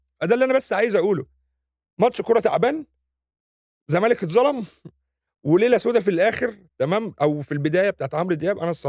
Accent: Egypt; النهارده احنا كمصريين

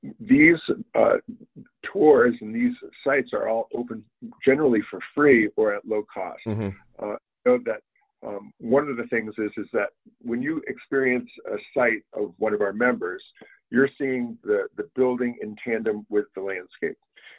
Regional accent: Maine, United States; now in Connecticut; I'm originally from Maine, and I moved here to Connecticut.

